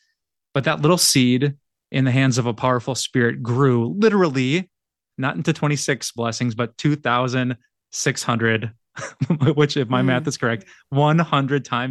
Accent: Wisconsin, United States; I'm from Wisconsin, so we just don't.

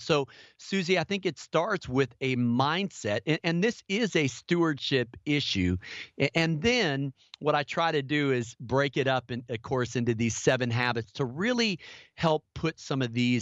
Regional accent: Midwest, United States; also born or lived in Minneapolis, Minnesota; I was born in Minneapolis and then grew up in the Midwest.

